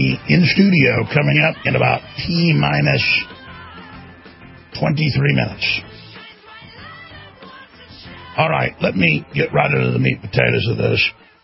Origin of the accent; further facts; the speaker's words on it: Texas, United States; because I'm from Texas, he went, "Oh, this is … How you doing there?"